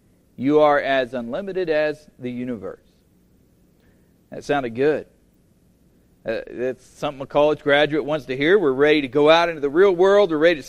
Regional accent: Oklahoma, United States; well, I came from Oklahoma. I know how quickly it is that a natural disaster can reduce it to rubble.

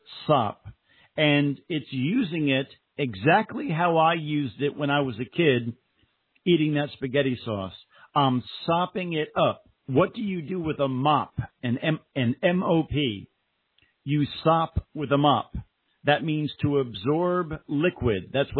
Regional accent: New Jersey, United States; When I was a teenager, I had a bunch of Italian friends growing up in New Jersey.

